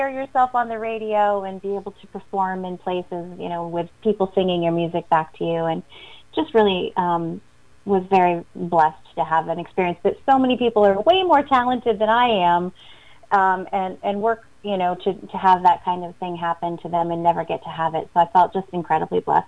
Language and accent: English; Saratoga Springs, New York, United States; now in Melbourne, United States; Saratoga Springs, where I grew up. And I just really had always dreamed of something bigger than my hometown, as much as I love it to death. And had friends down here in Melbourne.